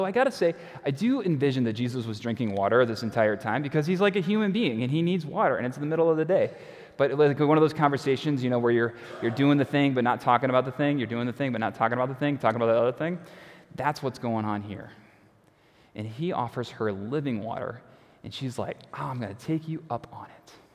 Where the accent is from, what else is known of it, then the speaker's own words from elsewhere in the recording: Prospect Heights, Illinois, United States; I grew up in Prospect Heights, which is nearby, and we had well water.